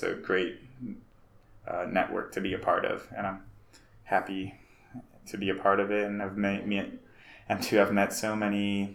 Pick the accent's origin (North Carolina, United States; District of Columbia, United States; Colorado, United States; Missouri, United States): Colorado, United States; I am from Colorado, so I do like South Park, but I haven't seen many of the new episodes.